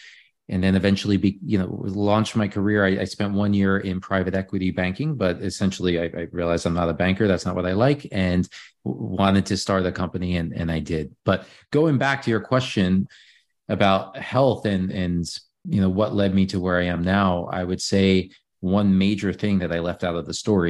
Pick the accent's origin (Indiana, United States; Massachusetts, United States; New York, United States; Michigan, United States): New York, United States; So I grew up in Long Island, New York, about 30 minutes outside of New York City.